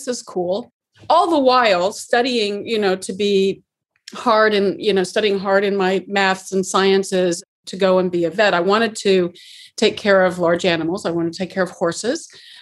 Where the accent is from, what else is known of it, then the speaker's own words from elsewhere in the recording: Oklahoma City, Oklahoma, United States; You know, we grew up in Oklahoma City, but we had a farm about an hour and a half south of Oklahoma City in the Arbuckle Mountains.